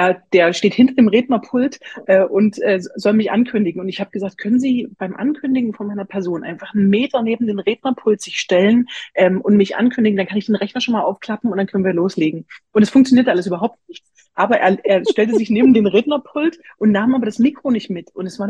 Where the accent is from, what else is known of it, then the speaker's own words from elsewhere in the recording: Bitterfeld-Wolfen, Saxony-Anhalt, Germany; now in Leipzig, Germany; Also ich komme aus Bitterfeld-Wolfen ganz ursprünglich, lebe in Leipzig